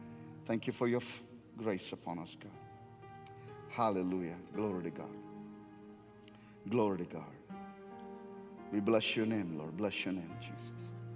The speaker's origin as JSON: {"language": "English", "country": "India", "tie": "born or raised there", "moved": "yes", "lives_now": "United States", "said": "We grew up in India. India is a noisy country. And especially my house was right next to one of the highways."}